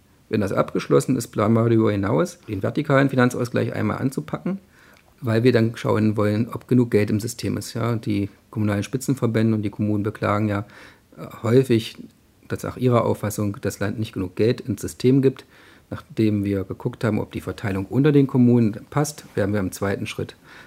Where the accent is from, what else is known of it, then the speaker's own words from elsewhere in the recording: Schönebeck, Saxony-Anhalt, Germany; born there; ich bin 41 Jahre alt, geboren in Schönebeck an der Elbe